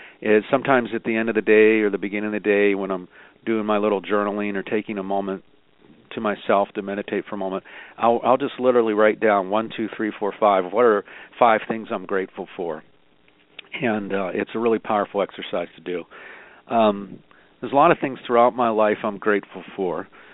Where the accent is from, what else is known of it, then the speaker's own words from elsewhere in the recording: Pennsylvania, United States; moved away as an adult; now in California, United States; So, yeah, I'm grateful that we were able to move here to California. I grew up in Pennsylvania, and I really felt divine protection.